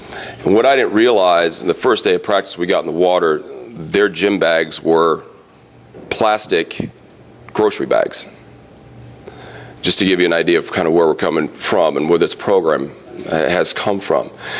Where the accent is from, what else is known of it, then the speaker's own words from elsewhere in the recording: Grand Haven, Michigan, United States; And I come from West Michigan originally, as Dana mentioned, which I came from Grand Haven first